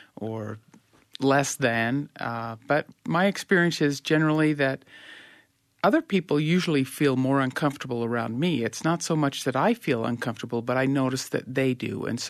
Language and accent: English; Orem, Utah, United States; from Orem.